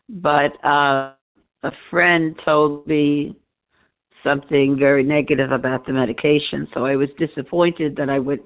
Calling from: New York City, New York, United States; I'm calling from New York City.

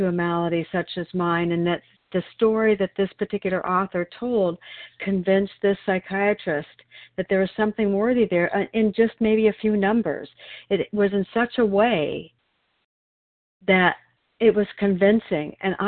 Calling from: Oregon, United States

